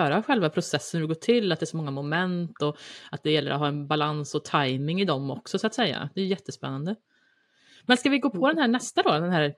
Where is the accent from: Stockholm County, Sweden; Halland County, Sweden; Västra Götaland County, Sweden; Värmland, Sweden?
Värmland, Sweden; Jag är ju uppväxt som sagt i Värmland på landsbygden.